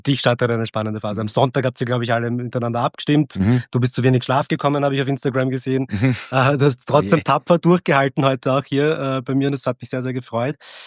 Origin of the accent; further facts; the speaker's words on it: Austria; auch für meine Zukunft als Österreicher